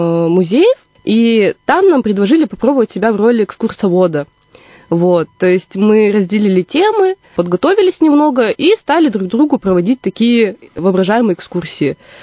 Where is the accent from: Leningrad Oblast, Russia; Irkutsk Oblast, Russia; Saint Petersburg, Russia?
Irkutsk Oblast, Russia; Irkutsk; born there; Да, я родилась в Иркутске.